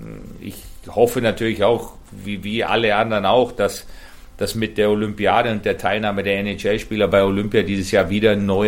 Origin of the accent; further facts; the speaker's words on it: Germany; Wir waren damals 2 Deutsche